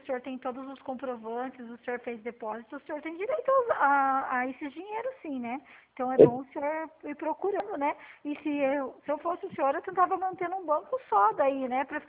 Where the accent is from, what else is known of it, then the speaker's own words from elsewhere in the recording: Curiúva, Paraná, Brazil; born there; now in São José dos Pinhais, Brazil; Eu nasci em Curiúva e moro aqui em São José dos Pinhais atualmente.